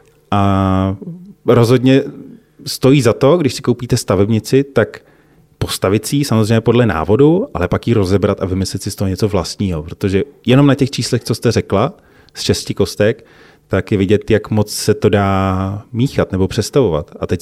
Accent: Plzeň, Plzeň Region, Czechia; jako Plzeňák jsem postavil třeba chrám svatého Bartoloměje podle reality

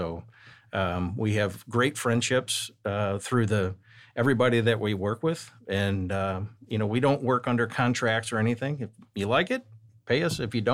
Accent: St. Louis, Missouri, United States; I live in St. Louis Hills and really love the neighborhood. It brings back a lot because I'm from Baden.

